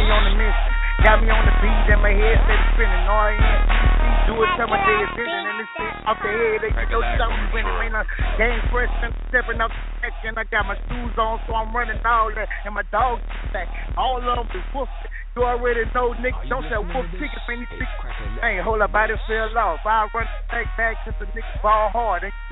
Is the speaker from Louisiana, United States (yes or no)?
yes; Jennings, Louisiana, United States; also born or lived in Baton Rouge; Man, I'm from Jennings, Louisiana, man. Born and raised. I grew up in Baton Rouge. Few years, you know what I'm saying?